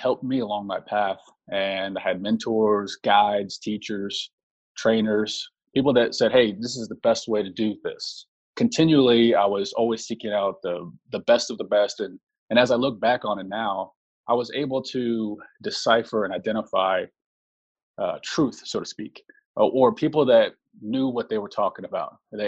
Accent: Oklahoma, United States; Well, I grew up in a small town in Oklahoma

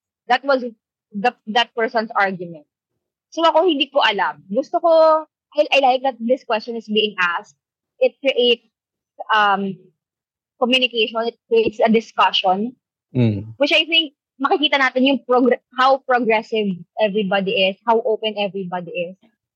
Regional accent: Calabarzon, Philippines; But taga Cavite ako, so ipapakita ko kung ano meron ng Cavite.

